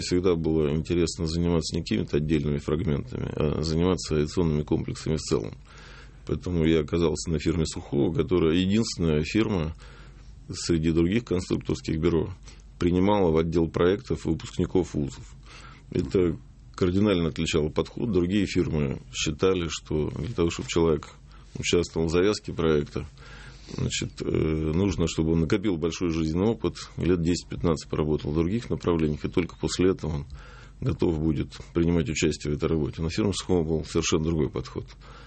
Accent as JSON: {"language": "Russian", "region": "Moscow", "country": "Russia", "tie": "born there", "said": "Я родился в Москве, да. Эта информация правильная. То есть мои корни и по отцовской, и по материнской линии – это корни из Карабаха."}